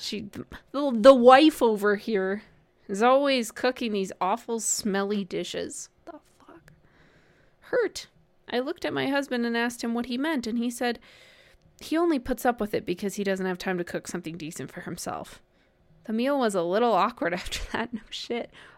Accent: Midwest, United States; Growing up in the Midwest, we just had white people food. That was it.

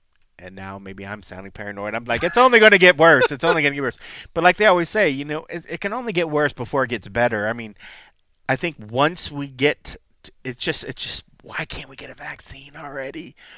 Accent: Columbus, Ohio, United States; Like, Columbus is being my hometown, and the fact that that's coming forward

